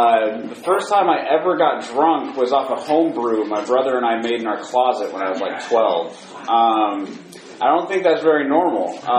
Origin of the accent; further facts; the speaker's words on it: Washington, United States; Right off the bat, I grew up in Seattle, Washington, in a small town right outside of Seattle.